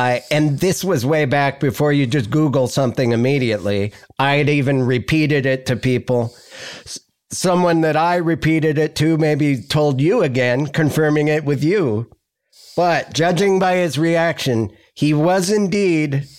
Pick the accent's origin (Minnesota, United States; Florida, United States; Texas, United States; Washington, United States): Texas, United States; Austin; I'm from Austin.